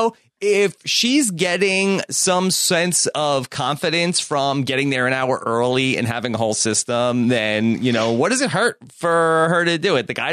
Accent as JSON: {"language": "English", "country": "United States", "said": "The only problem is he lives in Canada, whereas I'm an American."}